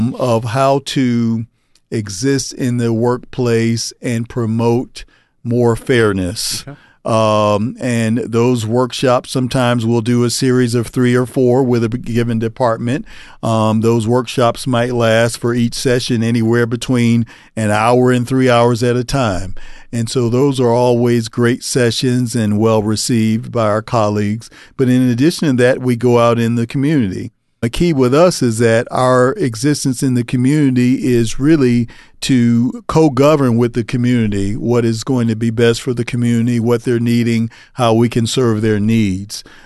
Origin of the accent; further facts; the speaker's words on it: Tampa, Florida, United States; So, about me, I'm from Tampa, Florida.